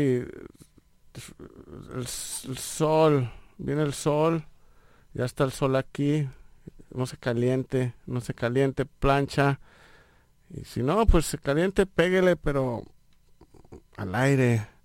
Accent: Nuevo León, Mexico; de donde yo vengo, machito es algo, pues es como que una comida tradicional, es una tradición culinaria del estado de Nuevo León en México.

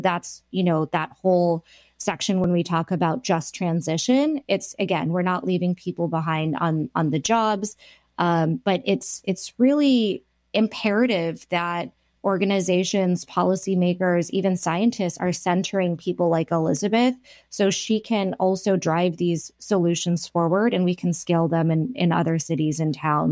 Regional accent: India; I'm Indian.

